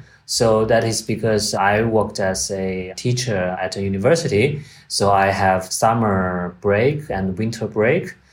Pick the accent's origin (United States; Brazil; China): China; Anhui; English is a second language; now in Hong Kong; visit my family back in my hometown in Anhui province.